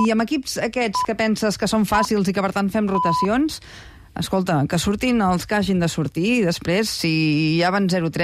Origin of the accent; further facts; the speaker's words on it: Figueres, Catalonia, Spain; jo que sóc de Figueres